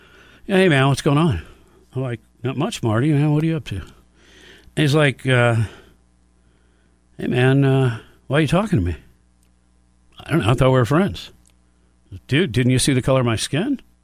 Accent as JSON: {"language": "English", "country": "Ireland", "said": "I'm Irish."}